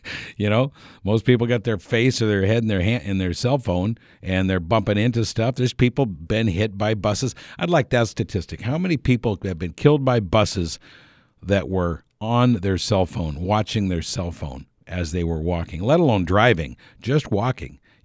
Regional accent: United States; I've been here since I was born in 1960, so just after statehood, 6 months or so after statehood.

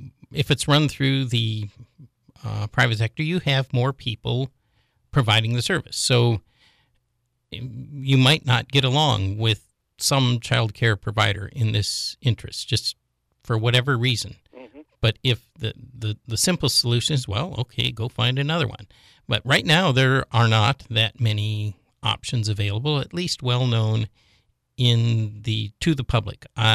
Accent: Minnesota, United States; We grew up in Minnesota, and I was back there, oh, I don't know, 20, 25 years later, and met my babysitter

